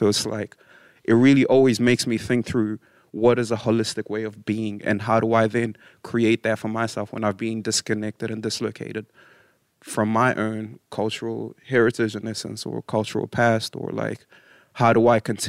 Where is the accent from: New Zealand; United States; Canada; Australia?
New Zealand; I was raised in Aotearoa, New Zealand, and I now reside here.